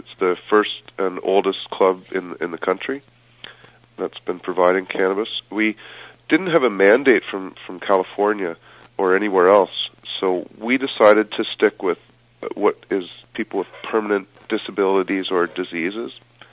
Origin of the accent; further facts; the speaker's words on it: Ontario, Canada; I grew up in Ontario and had a very normal middle-class lifestyle.